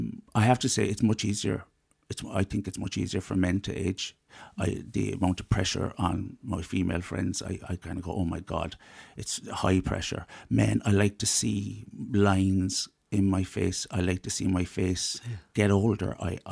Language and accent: English; Cork, County Cork, Ireland; I'm from working class Cork.